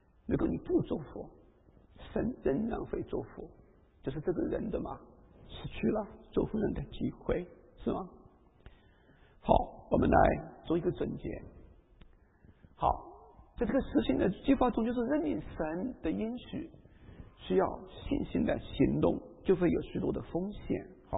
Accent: China; 那像我们中国人就会说，哎呀，他找个借口不愿意处理我的事情，是吧？

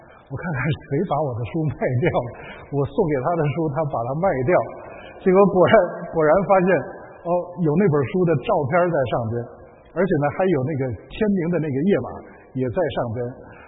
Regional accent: Tianjin, China; 那我是从天津来的

